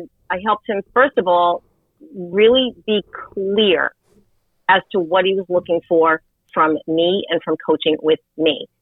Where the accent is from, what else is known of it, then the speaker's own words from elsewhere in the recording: New York, United States; now in Babylon, United States; but I was raised down on the South Shore. And when I came back out here from the city, I'm actually in Babylon Village now.